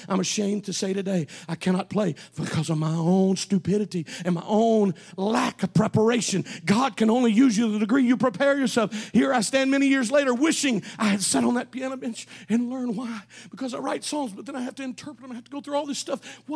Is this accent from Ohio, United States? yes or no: no; Texas, United States; I remember in Texas, growing up in North Texas, there was a young man that went to TBC, Wayne Huntley.